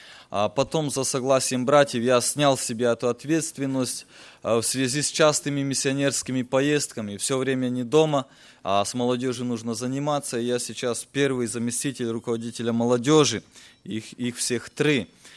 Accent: Rivne Oblast, Ukraine; moved away; мне 25 лет, я приехал с Украины, с Ровенской области. А наш край еще называется Полесье. У нас природа такая же, как и у вас, леса, болота. И мы живем в селе, которое называется село Старое Село, ему около 900 лет.

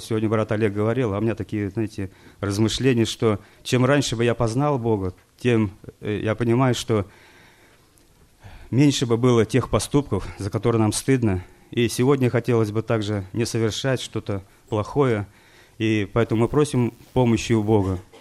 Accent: Tomsk, Tomsk Oblast, Russia; я благодарю Бога, что я родился здесь, в России, в Томске прожил.

